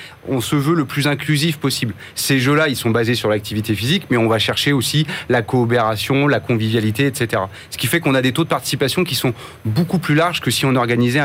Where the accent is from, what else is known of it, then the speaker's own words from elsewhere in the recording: Nantes, Pays de la Loire, France; Moi, je suis venu en train, je viens de Nantes.